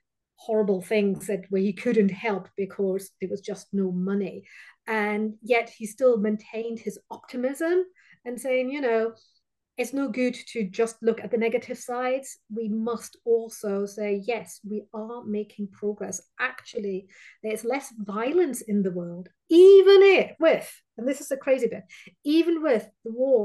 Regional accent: Germany; because I come originally from Germany, so I was a bit older than most of my peers when I joined.

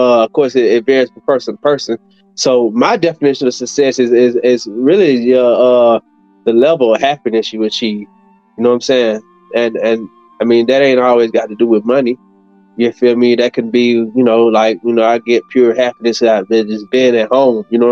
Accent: Decatur, Georgia, United States; I'm from Decatur, Georgia, where it's greater.

